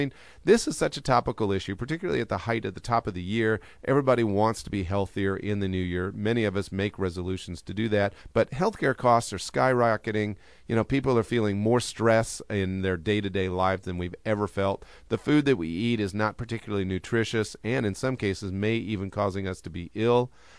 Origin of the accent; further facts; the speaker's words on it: California, United States; When I drive down the street these days, because I'm from California, I see somebody smoking.